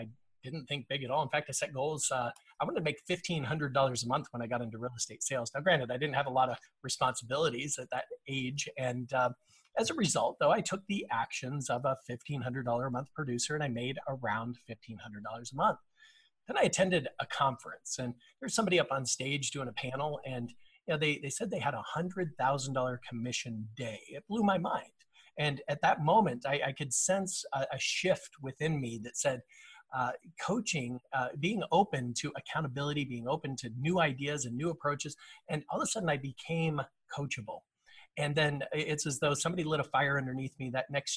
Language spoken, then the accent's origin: English; Denver, Colorado, United States; I grew up in Denver, Colorado, realized that college wasn't necessarily for me.